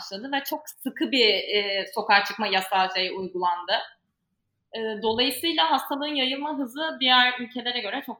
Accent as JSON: {"language": "Turkish", "region": "Istanbul", "country": "Turkey", "tie": "born or raised there", "said": "iki kız kardeşiz. İkimiz de İstanbul'da doğduk ve büyüdük."}